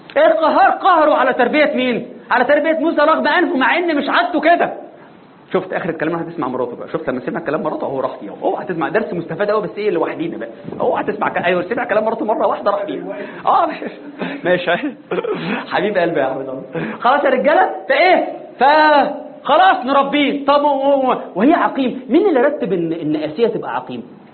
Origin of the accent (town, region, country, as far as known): Egypt